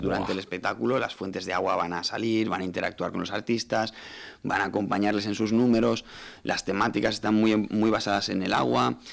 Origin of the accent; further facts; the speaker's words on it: Valencia, Valencian Community, Spain; somos de Valencia todos, el equipo es valenciano